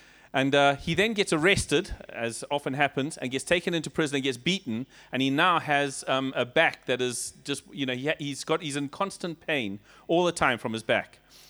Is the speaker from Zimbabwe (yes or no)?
yes; Zimbabwe; Let me tell you, we come from Zimbabwe.